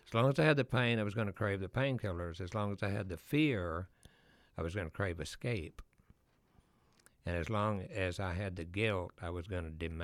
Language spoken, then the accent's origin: English; Texas, United States; I'm saying if you grew up in where I grew up in Texas and what they were teaching